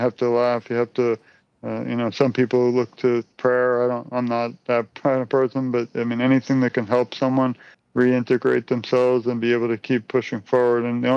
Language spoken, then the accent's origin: English; Brooklyn, New York, United States; I'm from Brooklyn, New York. I grew up, unfortunately, seeing bad things, and that's why I decided to go into that field.